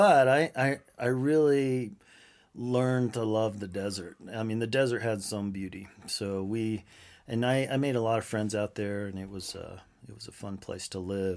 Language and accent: English; Upland, California, United States; also born or lived in San Bernardino / Colorado / Williams; Well, I was born in Southern Cal, San Bernardino, and grew up in Upland, California. And then my father jumped around a little with his work, so we lived in Colorado for a short time when I was super young. And then we ended up in Williams.